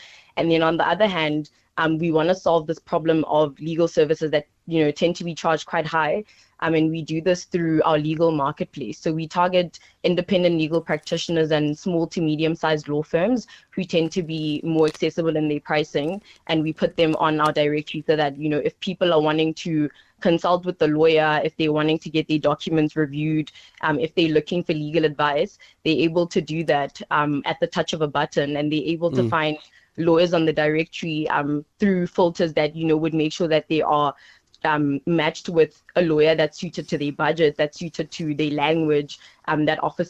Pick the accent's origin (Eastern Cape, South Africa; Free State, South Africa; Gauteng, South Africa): Gauteng, South Africa; Soweto; I grew up in Pimble, Soweto.